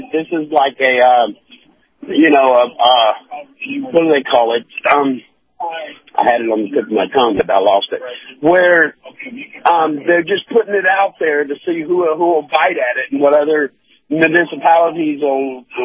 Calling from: Bradenton, Florida, United States; your Uber driver, calling from Bradenton, Florida.

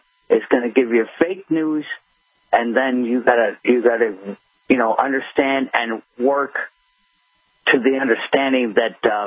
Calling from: Buffalo, New York, United States; I'm calling from Buffalo, New York, sir.

